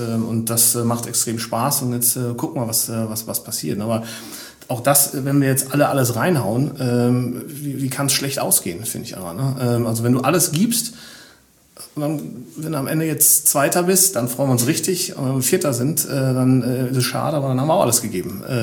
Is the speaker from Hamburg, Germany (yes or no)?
no; North Rhine-Westphalia, Germany; Also ich komme selbst aus dem Ruhrgebiet